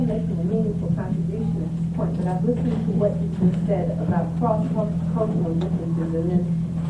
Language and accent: English; Midwest, United States; I grew up in the Midwest